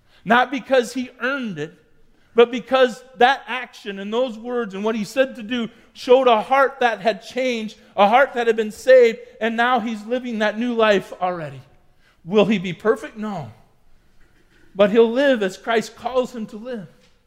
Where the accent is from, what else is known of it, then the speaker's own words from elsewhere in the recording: Sioux County, United States; I mean, I grew up in Sioux County. I wanted to see the world, right?